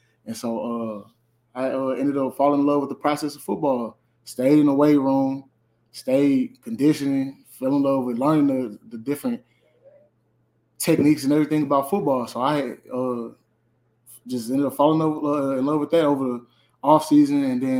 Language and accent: English; St. Louis, Missouri, United States; My high school, I'm from St. Louis, Missouri. I went to Cardinal Ritter High School in St. Louis. I played basketball really growing up